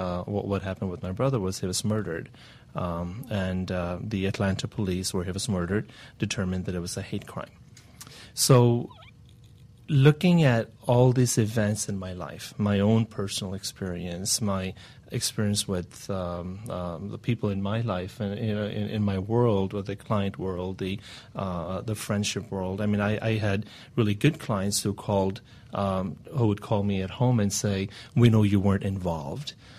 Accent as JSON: {"language": "English", "country": "Pakistan", "tie": "born there", "said": "I'm first generation. I was born in Pakistan."}